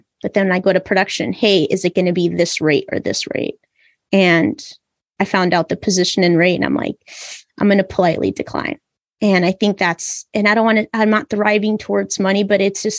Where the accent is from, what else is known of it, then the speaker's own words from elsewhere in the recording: United States; and they want to take pictures with me because I'm from America.